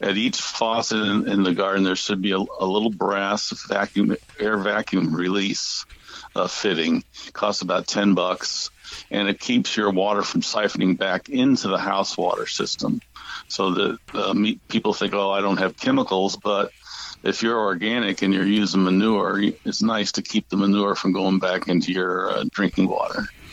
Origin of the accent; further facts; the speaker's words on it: St. Louis, Missouri, United States; But I grew up in St. Louis, Missouri, and we got 2 to 4 to 6 week droughts.